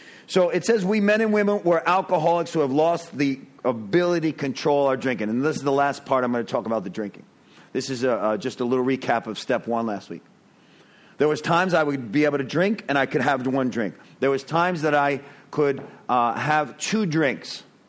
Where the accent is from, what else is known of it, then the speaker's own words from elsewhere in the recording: New York, United States; I'm Italian. I'm from New York.